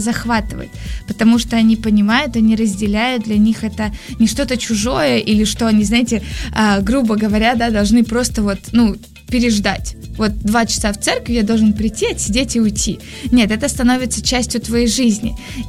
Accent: Bryansk, Bryansk Oblast, Russia; now in Moscow, Russia; я сама не из Москвы, из Брянска, и в церковь первый раз я пришла там.

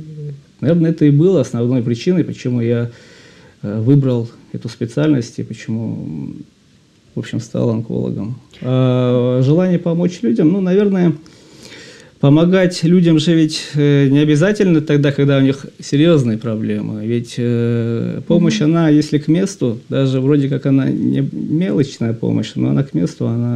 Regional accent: Dagestan, Russia; born there; Родился я в Дагестане, в семье врача, отец мой врач.

